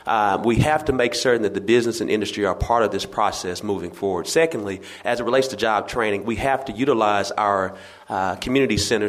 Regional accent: Little Rock, Arkansas, United States; Growing up in Little Rock, I remember when our summer youth program used to really had a lot of meat.

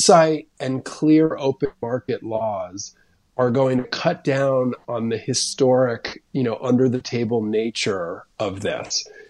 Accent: Montreal, Quebec, Canada; growing up in Montreal as a kid was wonderful. It was a very safe and accessible city.

